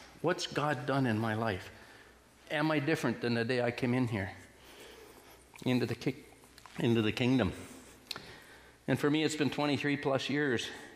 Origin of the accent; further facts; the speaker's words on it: Dawson Creek, British Columbia, Canada; also born or lived in Yukon; having grown up on the Alaska Highway in northern BC and the Yukon, I think a lot in mileposts. I was born in Dawson Creek, mile zero of the Alaska Highway.